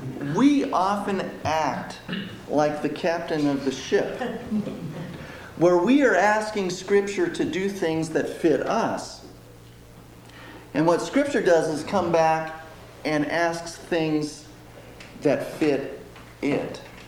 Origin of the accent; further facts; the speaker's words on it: Oregon, United States; I grew up on the Oregon coast, where there was a lot of shipwrecks.